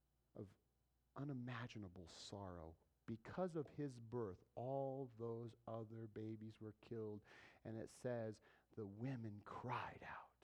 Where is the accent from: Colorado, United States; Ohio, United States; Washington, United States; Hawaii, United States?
Colorado, United States; Pueblo; we hit Pueblo. And I'm from Pueblo.